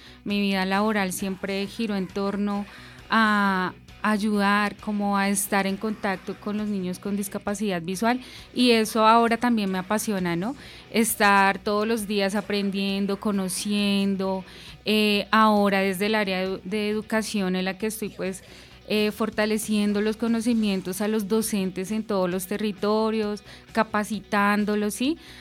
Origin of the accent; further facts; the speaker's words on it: Garzón, Huila, Colombia; soy de Garzón Huila